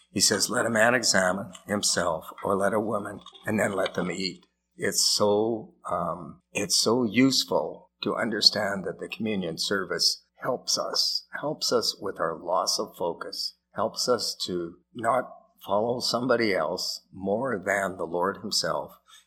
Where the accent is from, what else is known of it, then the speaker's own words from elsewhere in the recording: Canada; It's no credit to me that I grew up in Canada instead of Japan or North India or Morocco